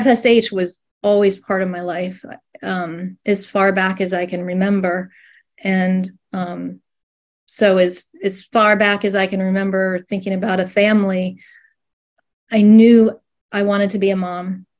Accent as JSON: {"language": "English", "region": "New Hampshire", "country": "United States", "lives_now": "Frederick, United States", "said": "I'm originally from New Hampshire, southern New Hampshire. I live in outside of Frederick, Maryland now, and that's about an hour outside of D.C. and an hour outside of Baltimore."}